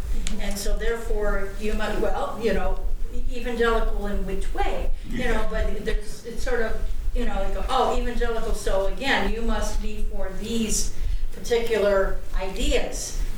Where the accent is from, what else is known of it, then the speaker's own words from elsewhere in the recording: Minnesota, United States; I'm from Minnesota.